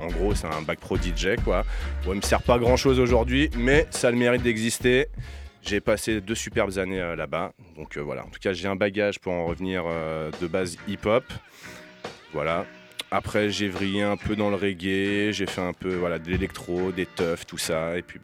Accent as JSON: {"language": "French", "region": "Île-de-France", "country": "France", "said": "moi là-bas, je suis un banlieusard de Paris."}